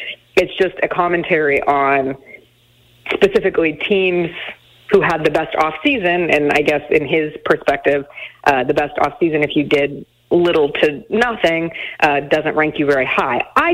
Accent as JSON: {"language": "English", "region": "Colorado", "country": "United States", "tie": "born or raised there", "said": "and I grew up in Colorado, and I remember the flame came through my hometown."}